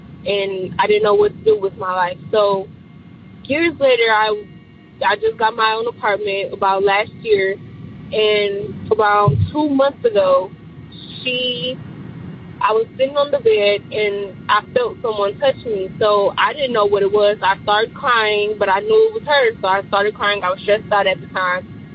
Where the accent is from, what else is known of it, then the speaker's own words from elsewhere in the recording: Detroit, Michigan, United States; I'm from Detroit.